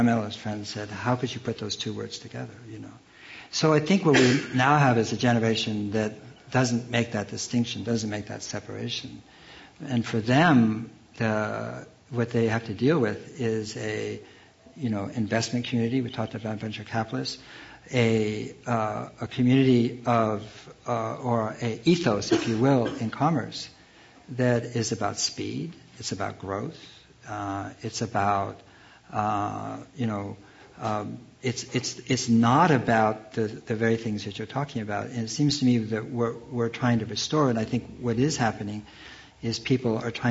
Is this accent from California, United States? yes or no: yes; Berkeley, California, United States; I grew up in Berkeley, the only one of two communist towns in the United States at that time.